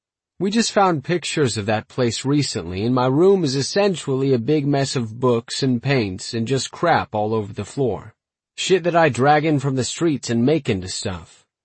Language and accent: English; Kentucky, United States; We grew up in Kentucky, and Chicago was the next biggest metropolis.